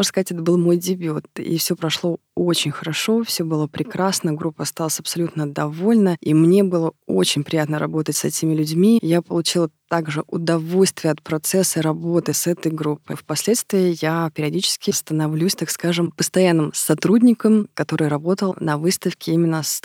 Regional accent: Moscow, Russia; Я родилась и выросла в Москве, но несколько лет тому назад, по долгу своей службы, я приехала в Дагестан.

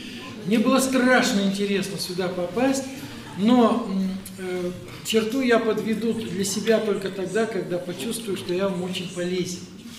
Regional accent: Chelyabinsk Oblast, Russia; Я сам родом из Емельяновской, Челябинской области.

